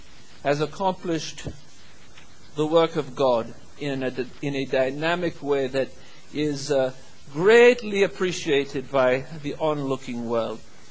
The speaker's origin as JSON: {"language": "English", "region": "Minnesota", "country": "United States", "accent": "Minnesota", "said": "So Brother Simon stood up, and in my Minnesota accent, I said"}